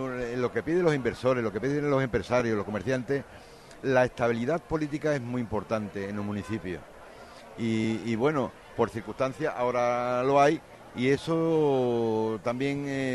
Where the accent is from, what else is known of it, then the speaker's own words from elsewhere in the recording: Torremolinos, Andalusia, Spain; Yo soy nativo de Torremolinos, como bien sabe, nací en la calle San Miguel